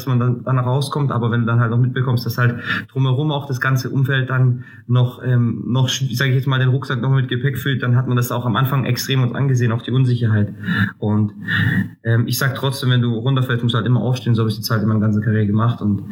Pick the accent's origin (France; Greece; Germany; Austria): Greece; und ich bin Grieche